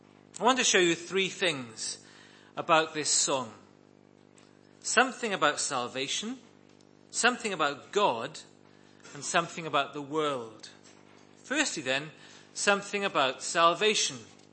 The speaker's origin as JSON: {"language": "English", "region": "Wales", "country": "United Kingdom", "tie": "born or raised there", "said": "The legacy of the church I grew up in Wales was that I learned hundreds of biblical hymns"}